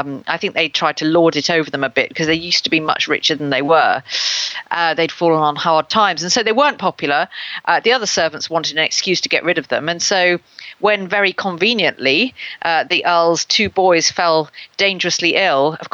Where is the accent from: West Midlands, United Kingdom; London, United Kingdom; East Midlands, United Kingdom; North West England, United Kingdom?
East Midlands, United Kingdom; Lincoln; because they were hanged in Lincoln, and that's my hometown.